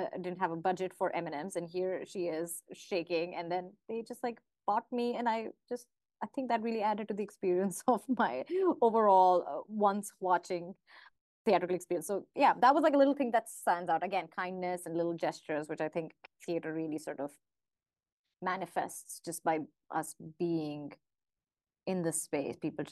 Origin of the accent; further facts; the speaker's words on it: India; English is a second language; moved away as an adult; now in United States; They knew that I'm here straight from India.